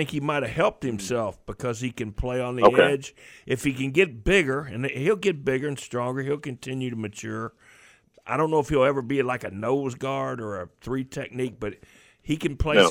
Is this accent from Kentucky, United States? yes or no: yes; Louisville, Kentucky, United States; My hometown